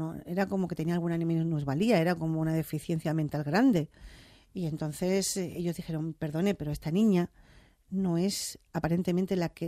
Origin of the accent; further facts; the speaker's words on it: Andalusia, Spain; accent: Andalusian; porque de vez en cuando me sale mi deje, pero creo que es más respetuoso